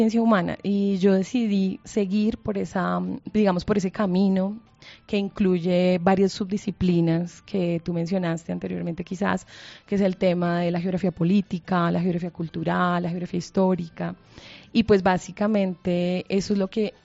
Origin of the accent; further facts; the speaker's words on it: Bogotá, Colombia; born there; soy bogotana de nacimiento